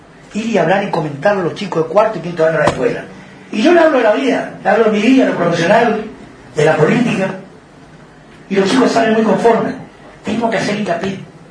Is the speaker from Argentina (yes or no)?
yes; Argentina; somos todos argentinos